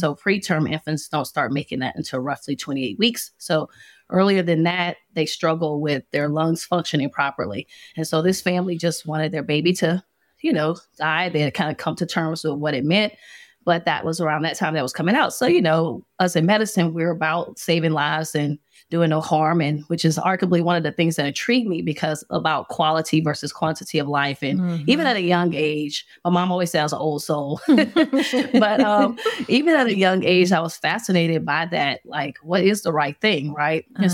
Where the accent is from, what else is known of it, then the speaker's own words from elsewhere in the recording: Louisiana, United States; I'm a board certified pediatrician. I live south of Atlanta. I'm originally from Louisiana. And so transplanted here for training.